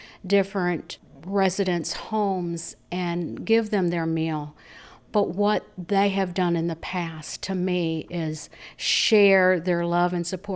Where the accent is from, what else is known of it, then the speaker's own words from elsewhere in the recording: DeKalb, Illinois, United States; I am from DeKalb, Illinois.